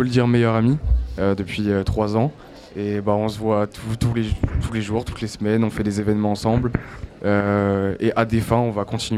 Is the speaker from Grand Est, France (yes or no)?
no; Brest, Brittany, France; Moi, je viens de Brest